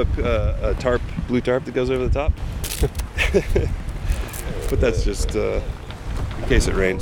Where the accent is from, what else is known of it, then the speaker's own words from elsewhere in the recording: Bainbridge Island, Washington, United States; From Bainbridge Island.